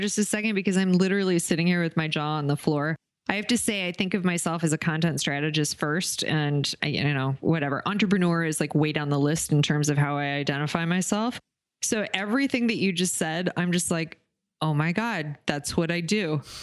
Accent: Oklahoma, United States; I grew up in Oklahoma. I was at a lot of, I did a lot of witnessing in church, in Baptist churches in Oklahoma.

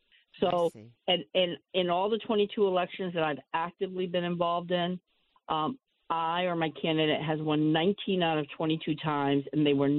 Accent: Bridgeport, Connecticut, United States; You know, I'm born and raised in Bridgeport. I'm a public school graduate.

